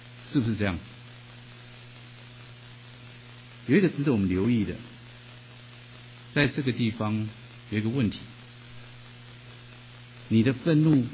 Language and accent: Chinese; China; now in United States; 因为我们都是中国人来到美国生活